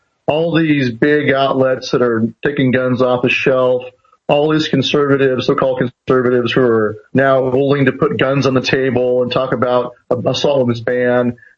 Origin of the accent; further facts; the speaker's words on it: United States; as an American, as a military veteran, and as a father